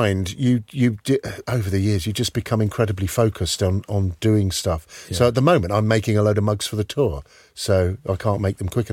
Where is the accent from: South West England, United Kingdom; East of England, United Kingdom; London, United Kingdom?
London, United Kingdom; now in Whitstable, United Kingdom; I was hand making work in my studio in Highgate, because I'm obviously from London.